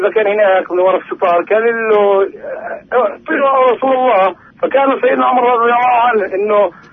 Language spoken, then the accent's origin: Arabic; Turkey; Arabic is a second language; من تركيا.